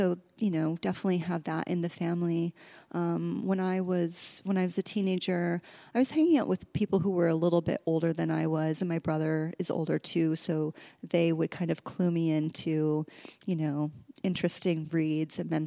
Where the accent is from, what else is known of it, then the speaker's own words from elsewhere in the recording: Midwest, United States; I grew up in the Midwest, was given antibiotics so often because that's just the thing that was done